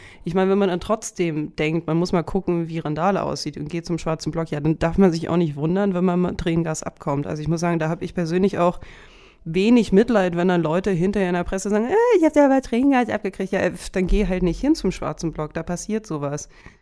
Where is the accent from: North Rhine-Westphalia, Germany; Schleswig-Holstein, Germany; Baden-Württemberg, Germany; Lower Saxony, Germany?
Lower Saxony, Germany; born there; Das sage ich jetzt nicht nur als gebürtige Niedersächsin.